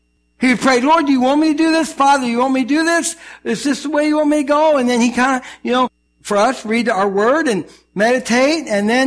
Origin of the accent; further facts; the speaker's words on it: Kenosha, Wisconsin, United States; born there; I was born in Kenosha, Wisconsin, so it's easy to remember that.